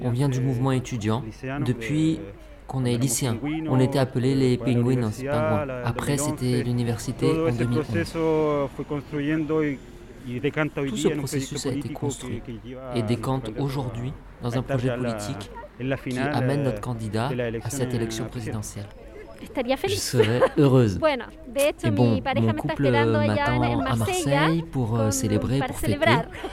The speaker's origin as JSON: {"language": "French", "town": "Iquique", "region": "Tarapacá", "country": "Chile", "lives_now": "Paris, France", "said": "Je viens d'ici, de Paris, mais je suis de Iquique."}